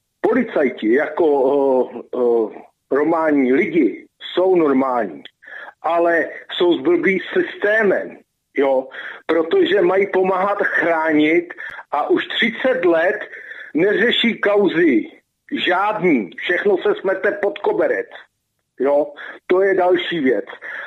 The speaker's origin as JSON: {"language": "Czech", "town": "České Budějovice", "region": "South Bohemian Region", "country": "Czechia", "said": "Jsem z Budějc"}